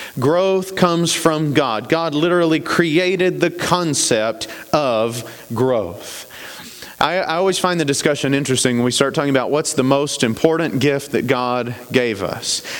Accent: Nashville, Tennessee, United States; I was blown away by this because I'm from Nashville. No one says this in Nashville.

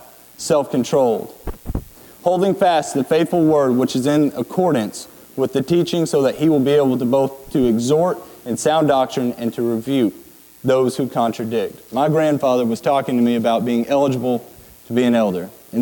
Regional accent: Lexington, Kentucky, United States; I'm from Lexington, Kentucky. I worship at Overland Church of Christ in Lawrenceburg.

